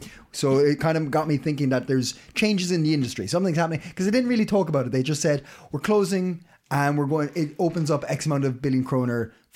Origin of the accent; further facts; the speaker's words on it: Ireland; I'm Irish, Marius is Danish, and that's information.